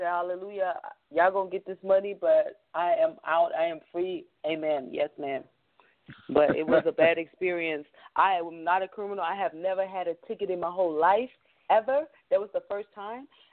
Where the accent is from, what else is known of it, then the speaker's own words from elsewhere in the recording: Germany; I am black on the outside, just on the inside, even though originally I'm from Germany.